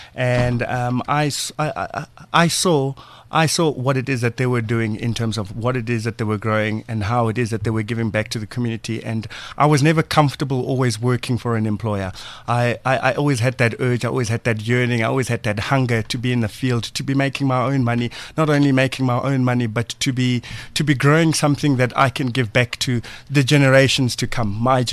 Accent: Soweto, Gauteng, South Africa; I'm from Soweto, I'm from the township

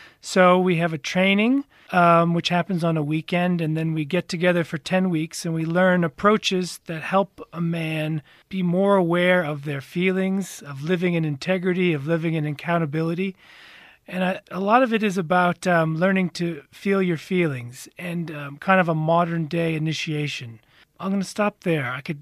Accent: United States; now in South Africa; Oh, I am American, yes.

